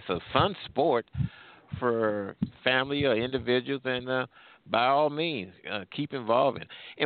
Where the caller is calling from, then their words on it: Midwest, United States; I'm calling from the Midwest.